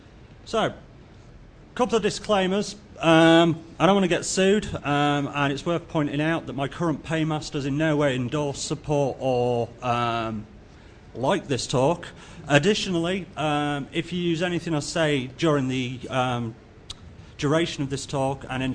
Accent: England, United Kingdom; able to understand me because I'm English, so if you can't, just throw things and I'll attempt to adapt my accent.

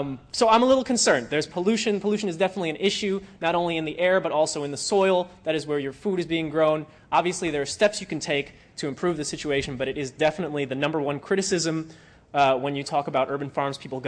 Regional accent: Newark, New Jersey, United States; born there; In a lot of cities, in the city I was born in Newark, it's depending on where you live, it's hard to get access to good food.

